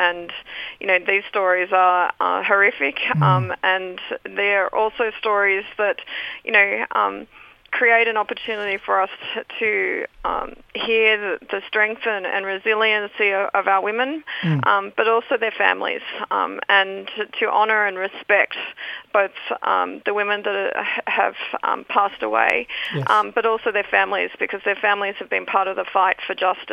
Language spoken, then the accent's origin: English; Tasmania, Australia; now in Melbourne, Australia; I'm a Palawar girl. I'm originally from Tasmania, but at the present time, I'm in Melbourne on the Kulin Nations.